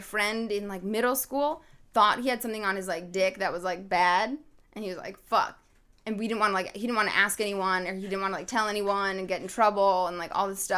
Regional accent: New York, United States; And, like, I grew up in New York, mind you. So, like, sitting on the subway.

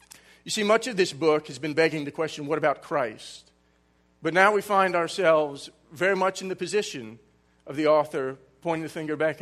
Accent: St. Petersburg, Florida, United States; Because you see, I grew up here in St. Petersburg, a place where, while the Catholic Church is present, its influence isn't very strong.

